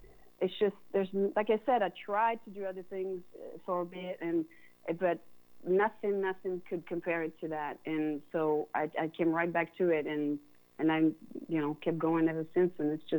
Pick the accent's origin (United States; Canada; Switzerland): Switzerland; Geneva; English is a second language; moved away as an adult; I come from Switzerland. I come from Geneva.